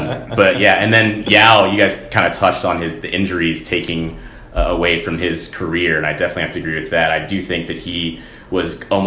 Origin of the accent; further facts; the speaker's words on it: Atlanta, Georgia, United States; I grew up in Atlanta, watched the Hawks play, watched all the teams Atlanta and beat the Hawks.